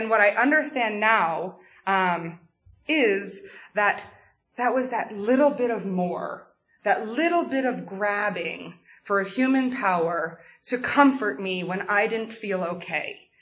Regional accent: New York City, New York, United States; So I grew up in New York City, and when I was about 5 or 6 years old, my mom decided that she wanted to go back to grad school.

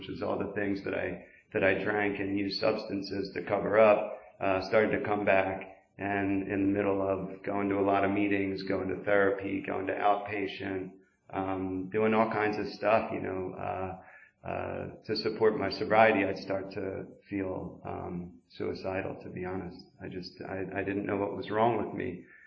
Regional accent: Doylestown, Pennsylvania, United States; So I grew up in Doylestown. My parents are still together.

